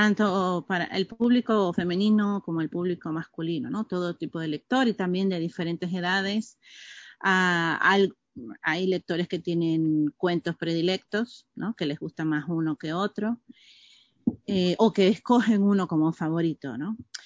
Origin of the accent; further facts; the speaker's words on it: Maracaibo, Zulia, Venezuela; en Maracaibo, en Venezuela, de donde soy yo.